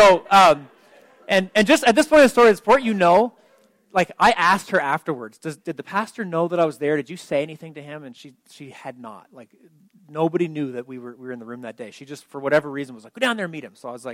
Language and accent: English; Canada; where are you from? And I told him, you know, Canada, and I pastor a church.